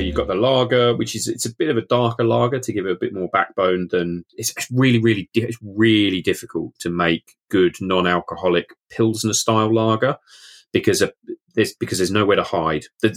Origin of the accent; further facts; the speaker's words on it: England, United Kingdom; So I can go out and say, yes, yeah, I'm English, but you're drinking Australian beer.